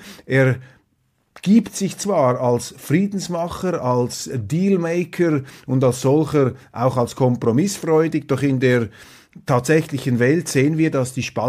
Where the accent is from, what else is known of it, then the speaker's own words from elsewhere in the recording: Switzerland; Und die Frage, die wir uns als Schweizer stellen müssen